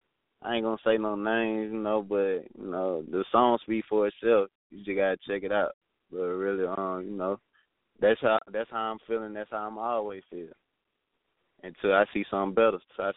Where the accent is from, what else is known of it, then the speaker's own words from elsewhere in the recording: Atlanta, Georgia, United States; Yeah, I'm originally from Atlanta, born and raised.